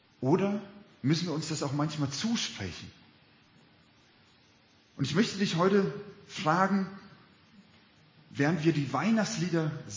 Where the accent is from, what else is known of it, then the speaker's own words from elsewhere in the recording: Gummersbach, North Rhine-Westphalia, Germany; ich komme aus der Nähe von Gummersbach, aus dem Oberbergischen Kreis